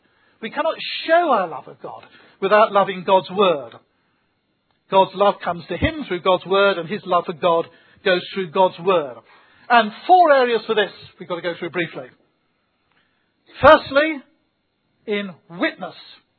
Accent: England, United Kingdom; Well, we're English, I suppose. In South Africa, they do that sort of thing much more overall.

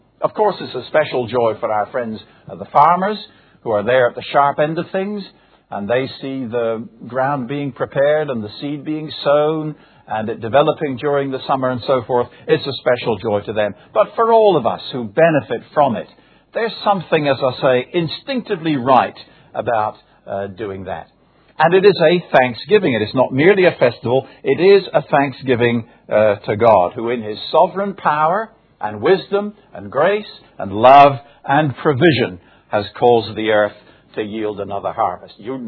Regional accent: Guernsey; I did mention that I came from Guernsey, didn't I? I thought I would.

